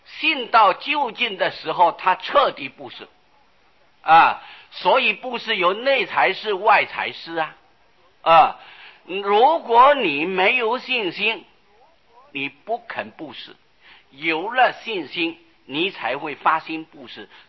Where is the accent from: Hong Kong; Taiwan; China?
Taiwan; 哎，不过我们台湾人往往有这种的情况